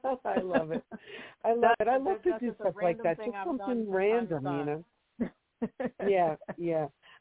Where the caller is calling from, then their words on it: New Jersey, United States; How are you? And I'm calling from New Jersey.